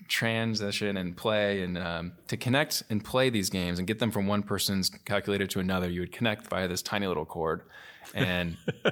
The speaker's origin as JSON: {"language": "English", "town": "Des Moines", "region": "Iowa", "country": "United States", "tie": "born or raised there", "said": "I grew up in Des Moines, went to Dowling and Central concurrently. I went to school at George Washington University in D.C. And now I split time between Des Moines and D.C."}